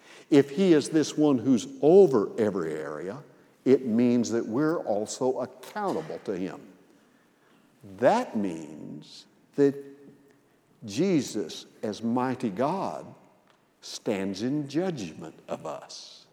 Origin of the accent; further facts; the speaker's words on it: Missouri, United States; now in Birmingham, United States; I grew up in Missouri. I've seen more white Christmases than I ever want to remember.